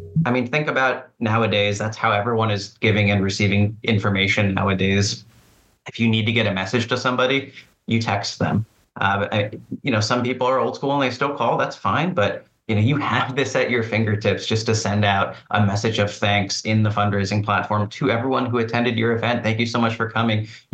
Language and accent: English; Florida, United States; I have my own opinions about pickleball, but I grew up in Florida, so.